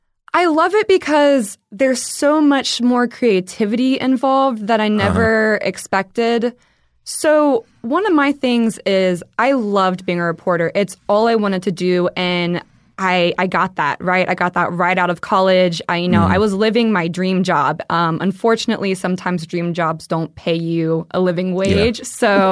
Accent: Fredericksburg, Virginia, United States; also born or lived in Richmond, Virginia; now in Georgia; I was born in Richmond. Originally Fredericksburg, Virginia. So I was up there for 15 years. And then my mom moved me down to Rabun County, Georgia, if anyone knows where that is.

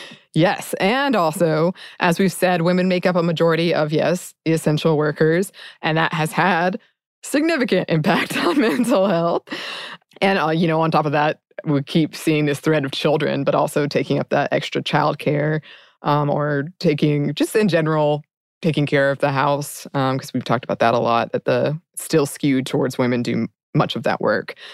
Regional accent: United States; And I think from my experience as an American, it's, insurance, I didn't even know you could get that covered.

